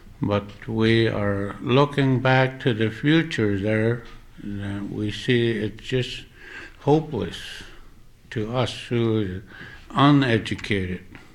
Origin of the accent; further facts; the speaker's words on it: Chitina, Alaska, United States; I'm from Chitna.